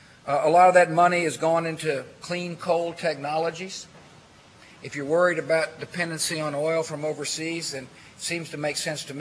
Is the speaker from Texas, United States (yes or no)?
yes; Texas, United States; I got a few of them in my home state of Texas.